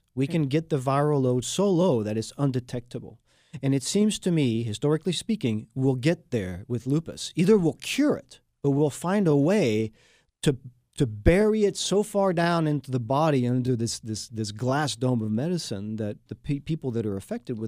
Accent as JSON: {"language": "English", "country": "France", "lives_now": "Houston, United States", "said": "I am the Texan from France, and this has been Houston, PA."}